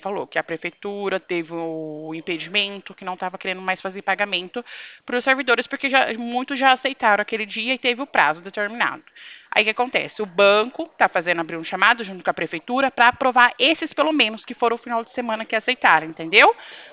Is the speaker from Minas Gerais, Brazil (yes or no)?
no; Presidente Prudente, São Paulo, Brazil; eu sou aqui de Presidente Prudente